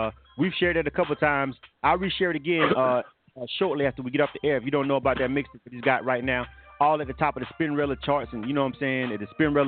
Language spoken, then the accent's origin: English; Florida, United States; because I grew up in Florida. I'm from Florida. You know, most people know that.